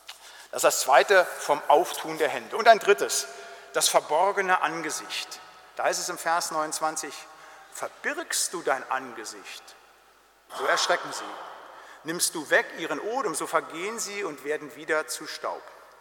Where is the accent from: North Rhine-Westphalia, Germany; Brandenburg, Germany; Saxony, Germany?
North Rhine-Westphalia, Germany; da wo ich herkomme, in der Gegend, im Siegerland, im Oberbergischen